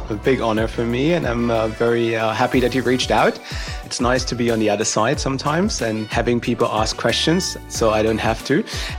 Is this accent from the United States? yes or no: no; Germany; I'm originally from Germany.